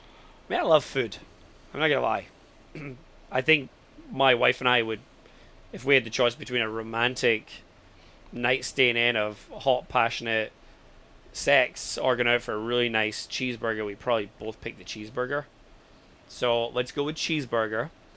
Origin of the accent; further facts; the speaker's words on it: Scotland, United Kingdom; But nobody believes I'm from Scotland. From Scotland, nobody believes I'm Scottish anymore.